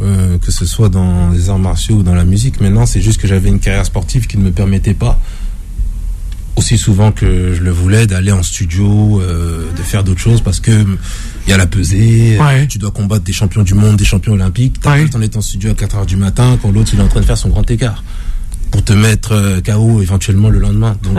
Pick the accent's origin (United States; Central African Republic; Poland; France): Central African Republic; j'ai préféré aller combattre pour mon pays d'origine, qui est la Centrafrique.